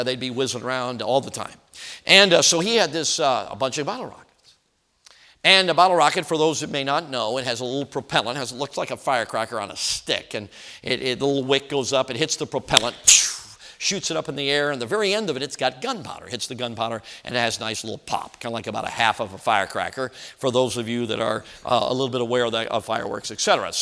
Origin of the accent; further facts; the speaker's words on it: Chicago, Illinois, United States; I grew up in Chicago.